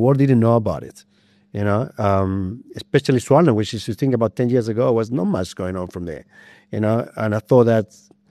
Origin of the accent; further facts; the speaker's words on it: Chile; now in South Africa; I grew up in Chile with a lot of earthquake